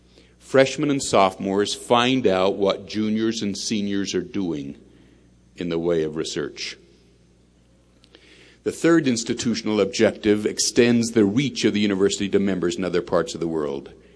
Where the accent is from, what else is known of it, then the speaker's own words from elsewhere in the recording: California, United States; I explained to him that I was from the California Bay Area, and this type of thing was just unheard of.